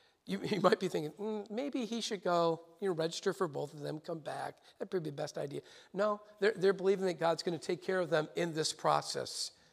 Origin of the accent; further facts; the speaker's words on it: Rome, New York, United States; I'd have to go back to Rome, New York. That's my hometown.